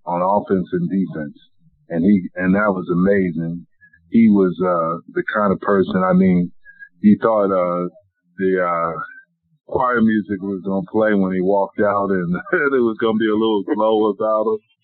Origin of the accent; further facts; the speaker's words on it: New Jersey, United States; they were the closest team to where I grew up at in Central Jersey.